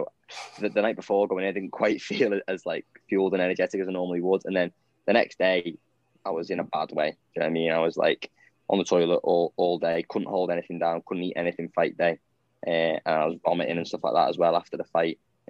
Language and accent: English; Southport, North West England, United Kingdom; I'm from Southport, don't you?